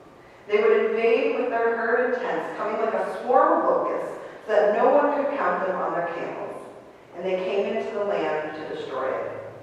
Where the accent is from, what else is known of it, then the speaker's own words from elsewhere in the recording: Buffalo, New York, United States; I like water, but I think growing up in Buffalo, there's not many years of the months of summer, so you don't learn diving.